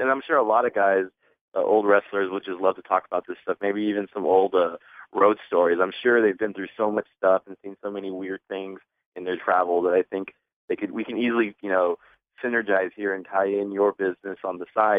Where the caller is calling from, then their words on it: Brownsville, Texas, United States; from Brownsville, Texas.